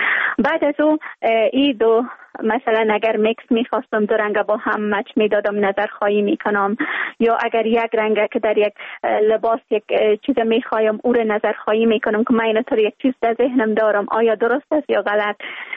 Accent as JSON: {"language": "Persian", "region": "Kabul", "country": "Afghanistan", "tie": "born there", "said": "ما در یک خانواده متوسط در افغانستان ولایت کابل به دنیا آمدیم"}